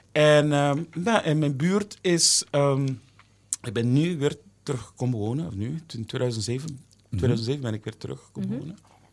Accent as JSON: {"language": "Dutch", "country": "Curaçao", "tie": "born or raised there", "said": "Ik ben van Coronet, Serre-Pietermaaie, Monteverde."}